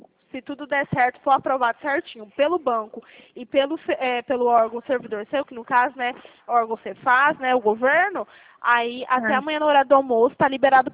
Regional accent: Dracena, São Paulo, Brazil; Eu sou de Dracena.

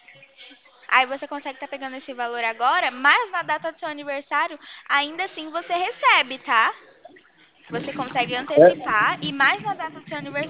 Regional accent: São Paulo, Brazil; Eu sou aqui do estado de São Paulo.

